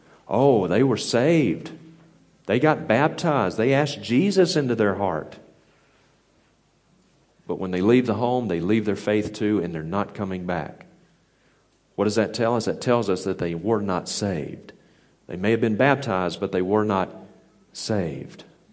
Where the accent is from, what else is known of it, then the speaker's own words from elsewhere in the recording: the South, United States; growing up in the South, in the American South, we call that the Bible Belt, because most people in the South go to church.